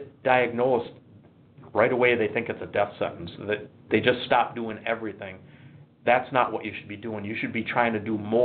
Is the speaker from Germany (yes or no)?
no; New London, United States; I did it for a public school in my hometown, New London